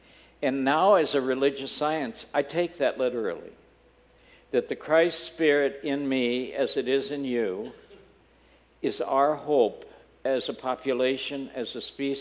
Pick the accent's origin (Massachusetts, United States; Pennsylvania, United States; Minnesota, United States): Massachusetts, United States; born there; When I was a kid, I was born outside of Boston in a small burg, but we used to go up to New Hampshire in the summer